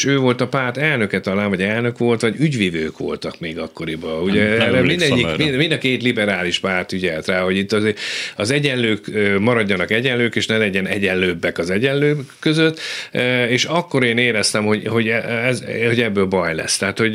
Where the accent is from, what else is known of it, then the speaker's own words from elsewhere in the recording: Hajdúszoboszló, Hajdú-Bihar, Hungary; én büszke hajdúszoboszlói vagyok, és minden előadásomban is, vagy ahol éppen van alkalmam rá, el szoktam mondani, én ott születtem, ott is nőttem föl, ott jártam közép- és általános iskolákba.